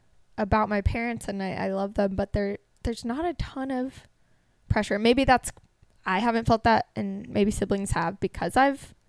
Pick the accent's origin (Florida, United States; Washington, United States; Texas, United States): Washington, United States; Seattle; Basically, I was born and grew up outside of Seattle in a suburb, and parents split when I was three.